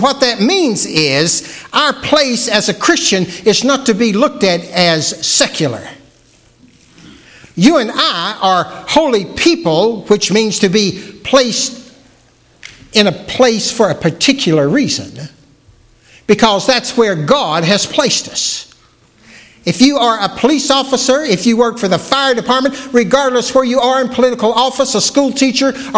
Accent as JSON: {"language": "English", "town": "Dayton", "region": "Tennessee", "country": "United States", "tie": "born or raised there", "said": "they transferred me from Eckerd's in Red Bank to Eckerd's in Dayton, my hometown."}